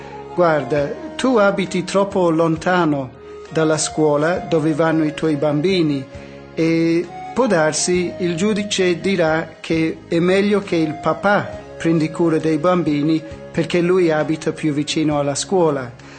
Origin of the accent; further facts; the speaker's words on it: New Zealand; Italian is a second language; also born or lived in Australia; vengo dalla Nuova Zelanda